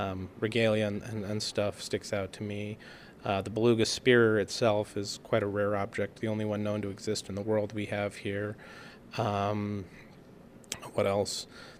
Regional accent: Eklutna, Alaska, United States; Like where I'm from Aklutna, we have to have an educational fish permit.

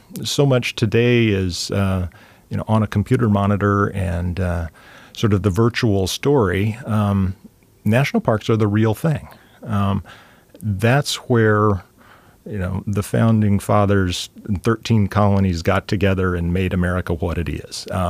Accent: California, United States; back in California where I was growing up in Boy Scouts.

